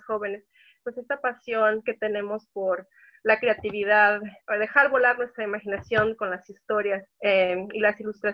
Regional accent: Mexico; now in Brisbane, Australia; estudié comunicación, aunque la estudié acá en Brisbane ya. Originalmente soy de México, entonces acá me tocó aprender inglés

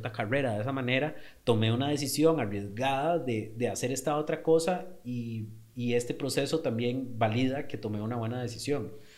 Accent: Costa Rica; nosotros como emprendedores ticos

